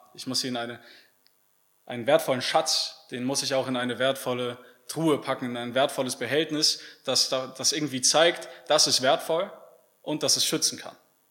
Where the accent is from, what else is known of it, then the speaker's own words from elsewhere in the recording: North Rhine-Westphalia, Germany; Ich komme ursprünglich aus dem Bergischen Land. Falls das jemandem was sagt, das ist so 40, 50 Kilometer von Köln. Wie der Name sagt, gibt es da Berge und sehr viel Wald. Bisschen ländlicher, ungefähr so wie hier, würde ich sagen, von der Infrastruktur.